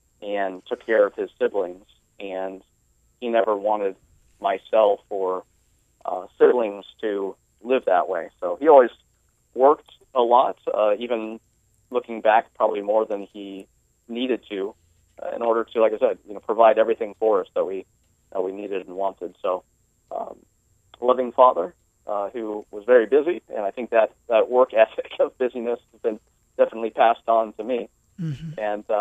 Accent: San Jose, California, United States; I grew up in San Jose area. Mm-hmm. And I lived there for about 15 years of my life before I moved on to a couple other places.

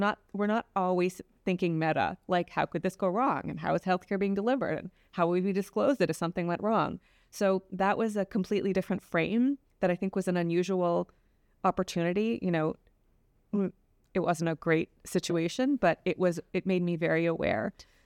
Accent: Montreal, Quebec, Canada; I grew up in Montreal, and I went to medical school and did my anatomic pathology residency at McGill.

